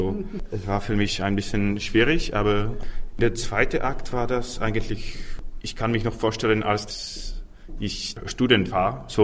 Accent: Czechia; German is a second language; Ich komme aus dem Land, wo Janáček ist geboren.

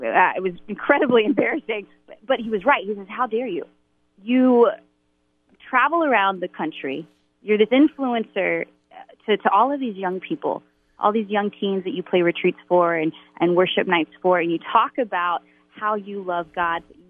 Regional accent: Baton Rouge, Louisiana, United States; I grew up in Baton Rouge, Louisiana.

